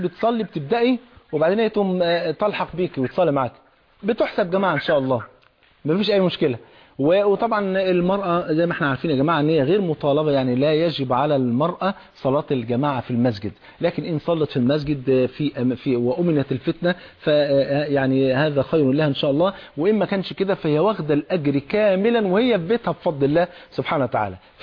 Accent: Palestine; أنا فلسطيني

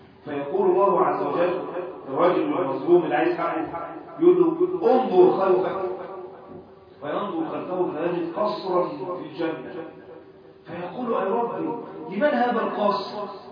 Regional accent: Egypt; بلادنا مصر

